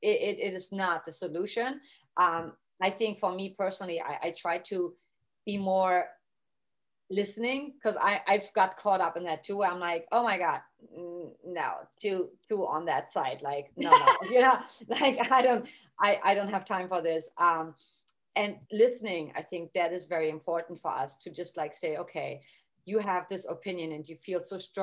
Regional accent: Germany; Because I grew up in East Germany, and same thing.

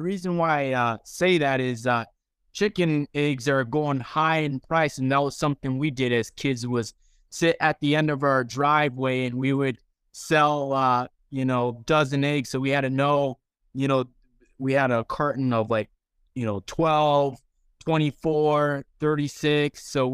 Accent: Rockford, United States; In Rockford. So I actually come from a family of 22

